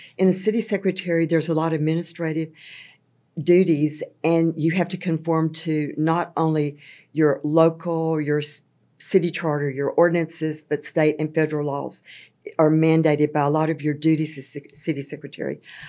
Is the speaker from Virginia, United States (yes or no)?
no; Atlanta, Texas, United States; also born or lived in Pasadena, Texas; Okay, well, I was born in Northeast Texas, grew up in Atlanta, Texas, and I lived in Pasadena for many, many years.